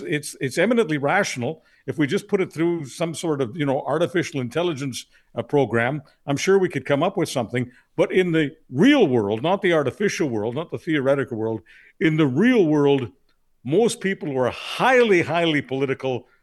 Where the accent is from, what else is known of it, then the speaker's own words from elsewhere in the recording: Canada; I'm a Canadian, Ryan, just like you.